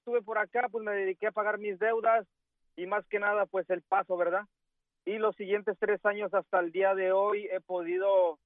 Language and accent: Spanish; Oaxaca, Mexico; moved away as an adult; Yo soy del estado de Oaxaca, allá en México. Uh-huh. Hace 4 años que me vine para acá de inmigrante.